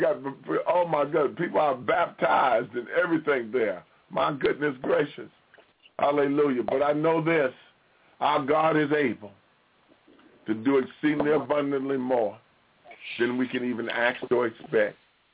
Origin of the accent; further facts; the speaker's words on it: Chicago, Illinois, United States; I was born and raised in Chicago. I got people all over Chicago I love.